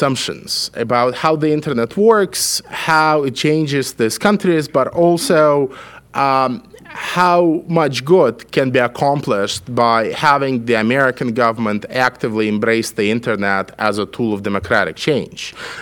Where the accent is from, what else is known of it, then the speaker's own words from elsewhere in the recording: Belarus; English is a second language; as you can probably hear from my voice and my accent, that I come from Eastern Europe, I come from Belarus